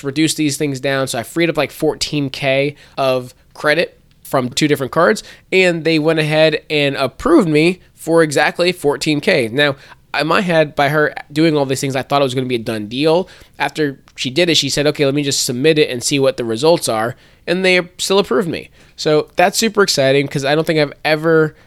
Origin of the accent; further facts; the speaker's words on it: Norfolk, Virginia, United States; from my hometown airport of Norfolk, Virginia